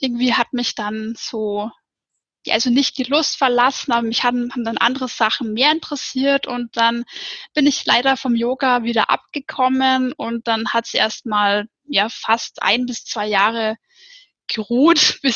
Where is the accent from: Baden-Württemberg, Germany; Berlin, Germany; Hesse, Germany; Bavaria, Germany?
Bavaria, Germany; ich bin 31 Jahre alt, ich komme aus Bayern, aus Oberbayern, aus der Nähe vom Ammersee.